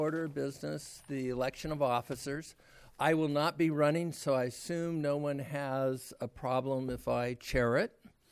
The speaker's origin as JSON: {"language": "English", "town": "McKinleyville", "region": "California", "country": "United States", "said": "from McKinleyville, California."}